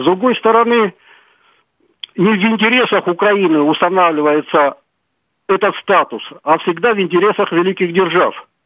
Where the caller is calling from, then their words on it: Moscow, Russia; Из Москвы.